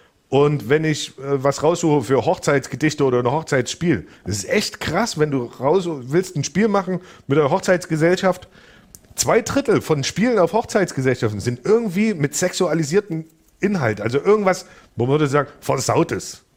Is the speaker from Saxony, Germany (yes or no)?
yes; Zwickau, Saxony, Germany; ich bin aus der Zwickauer-Ecke